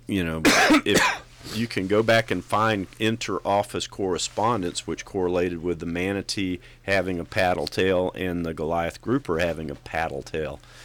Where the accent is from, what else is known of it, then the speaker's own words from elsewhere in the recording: United States; as an American, a citizen of the United States, you know, I want our country to do good.